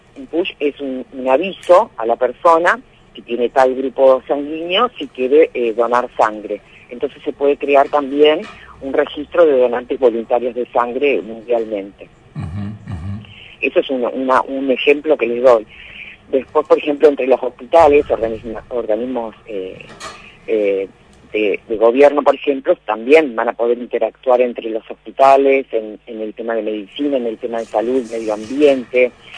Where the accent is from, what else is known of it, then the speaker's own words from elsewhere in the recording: Argentina; Somos los argentinos, somos muy solidarios.